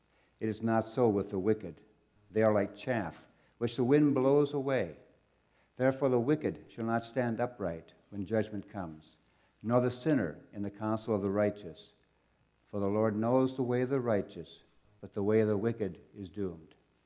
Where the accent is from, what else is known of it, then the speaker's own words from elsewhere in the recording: North Dakota, United States; And growing up in North Dakota, we didn't have much for rivers, so it's always good to see.